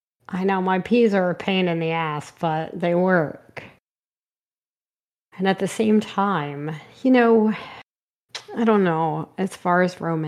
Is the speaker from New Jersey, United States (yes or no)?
yes; New Jersey, United States; I am from New Jersey.